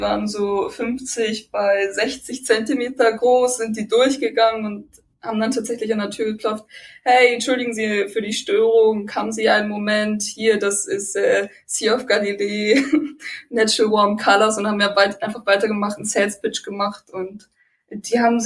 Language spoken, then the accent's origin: German; Germany; Ich habe erzählt, ja … ich komme aus Deutschland und ich reise gerade ein bisschen durch die Weltgeschichte, um das Land zu sehen.